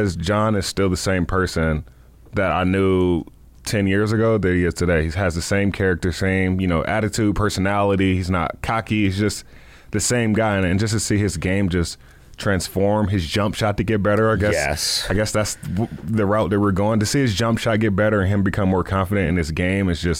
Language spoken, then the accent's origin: English; Raleigh, North Carolina, United States; I grew up in Raleigh, born and raised in Raleigh.